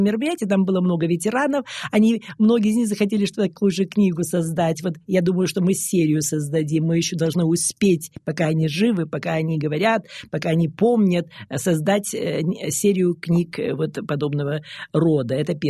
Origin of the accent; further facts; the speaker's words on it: Primorsky Krai, Russia; born there; Я русская, родилась в Приморском крае, в русской, в семье русских